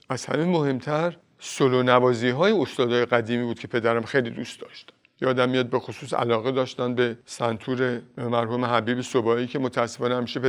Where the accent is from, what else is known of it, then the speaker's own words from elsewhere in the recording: Tehran, Tehran Province, Iran; من متولد شهر تهران هستم. شهر خودم میدونم، خیلی هم دوستش دارم.